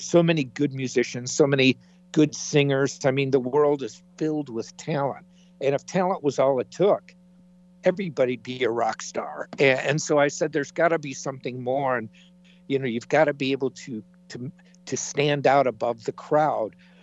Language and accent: English; Illinois, United States; moved away as an adult; now in Los Angeles, United States; And I'm from the Chicago area, so it was from Illinois, and went to music school, got a degree in music. And then right after I graduated college, I moved out